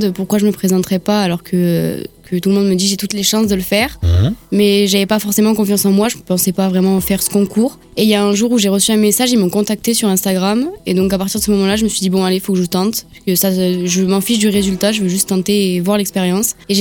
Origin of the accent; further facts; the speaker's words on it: northern France, France; now in Saint-Puy, France; J'habite à Saint-Puy, ça fait maintenant 7 ans qu'on a déménagé. Je venais du nord de la France et j'habite maintenant à Saint-Puy depuis maintenant 7 ans.